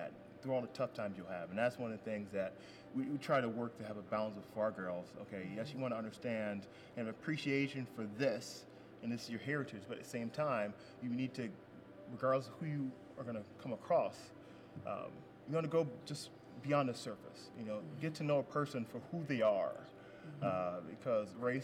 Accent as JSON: {"language": "English", "region": "Kansas", "country": "United States", "tie": "born or raised there", "also_born_or_lived": "Pennsylvania", "said": "Grew up in the same situation, growing up in Kansas and Pennsylvania"}